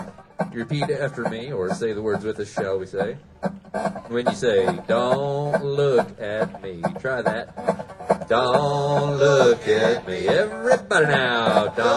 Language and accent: English; the Ozarks, United States; We are from the Ozarks. It has been very hot back there.